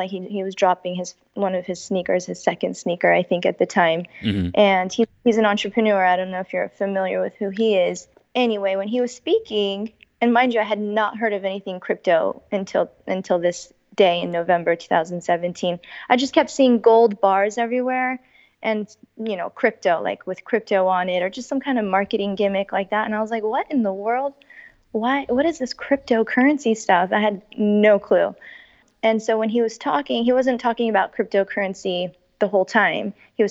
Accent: California, United States; Hi, everybody. … I'm from California, born and raised.

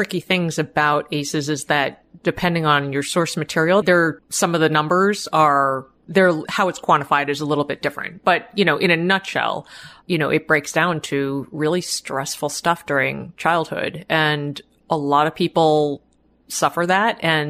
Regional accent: Boston, Massachusetts, United States; so I grew up in the Boston area, family of immigrants, one of seven kids, not a lot of money.

